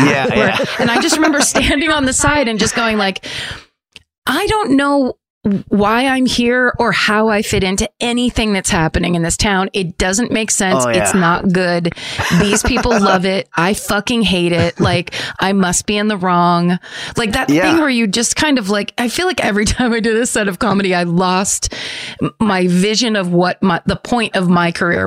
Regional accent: Ireland; well, anyway, I'm Irish, whatever, where it's like, get out.

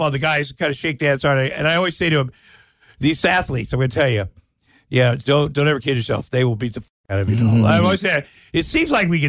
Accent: Iowa, United States; I grew up in Iowa. And your family's different. You will get picked on.

